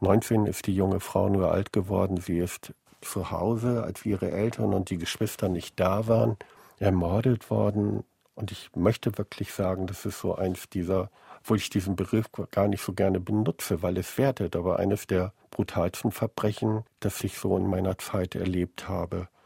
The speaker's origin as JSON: {"language": "German", "region": "Bremen", "country": "Germany", "said": "Ich kann nicht als Bremer in Hamburg oder in Niedersachsen oder in Bayern dann ermitteln."}